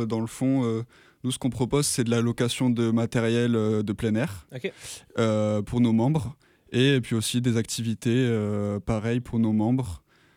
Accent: France; Par exemple, moi, je viens de France, donc j'avais vraiment aucun équipement de montagne.

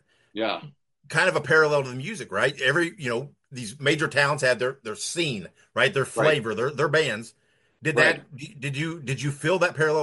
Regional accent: Indiana, United States; I was born and raised in Indiana originally.

